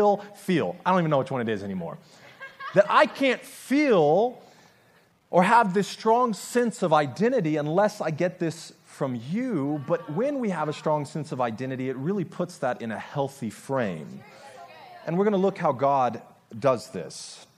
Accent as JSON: {"language": "English", "country": "United States", "said": "You could see that I live in Georgia. I'm an American."}